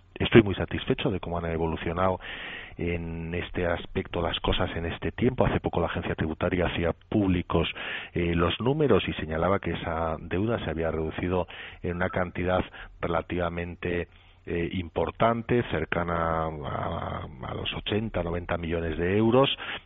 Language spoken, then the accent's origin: Spanish; Bilbao, Basque Country, Spain; Soy de Bilbao, soy del Athletic Bilbao